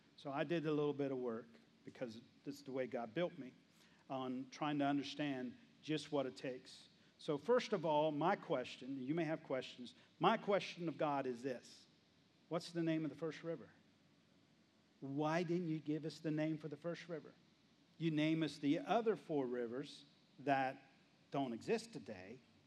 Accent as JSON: {"language": "English", "region": "West Virginia", "country": "United States", "said": "I'm from West Virginia. Creeks are fun places to go play."}